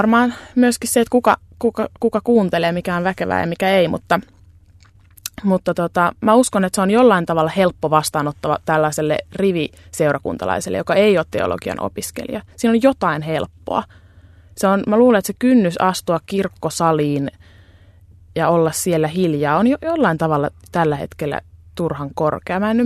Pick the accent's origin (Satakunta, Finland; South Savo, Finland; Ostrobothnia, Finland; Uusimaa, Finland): Uusimaa, Finland; Helsinki; mä oon helsinkiläinen.